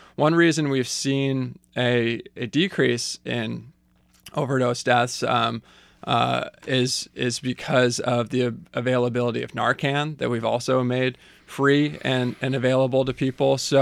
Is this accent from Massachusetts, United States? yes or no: yes; Massachusetts, United States; And so, you know, growing up on the Cape, I have lost a lot of friends and people I've known to the opioid epidemic.